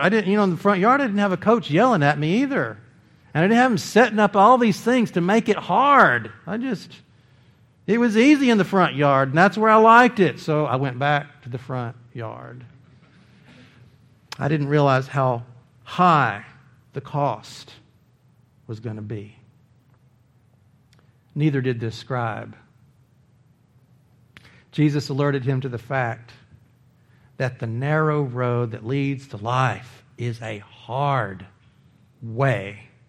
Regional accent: Texas, United States; born there; But I was born in Texas, so that's where I was born.

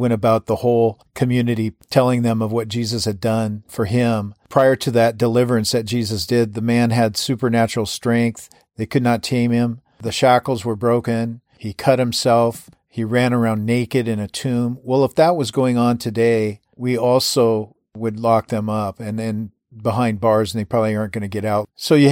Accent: Everett, Washington, United States; Now, years ago, in my hometown of Everett, Washington, I was a zealous, up-and-coming, full of passion and zeal, serving the Lord.

